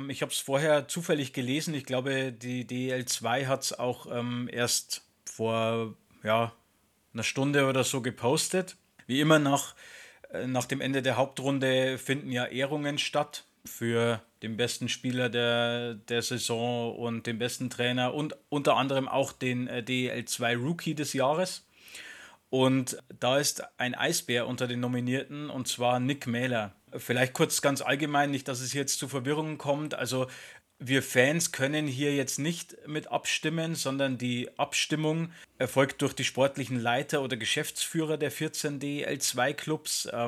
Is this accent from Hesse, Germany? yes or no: no; Regensburg, Bavaria, Germany; bei uns daheim in Regensburg.